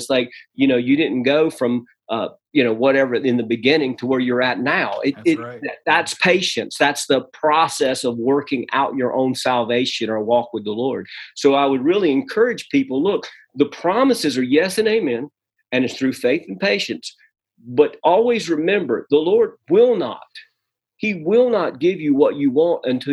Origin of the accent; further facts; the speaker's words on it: the South, United States; Now, look, I'm from the South.